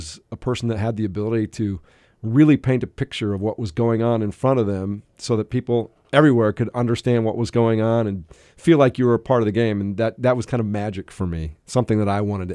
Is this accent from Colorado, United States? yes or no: yes; Colorado, United States; I loved growing up in Colorado. I loved the Broncos and the Denver Nuggets.